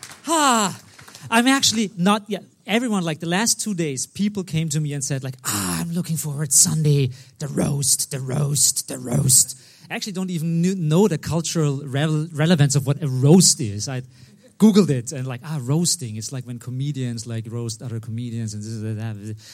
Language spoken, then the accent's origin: English; Austria; I'm from Austria. Austria is known for music and mass murder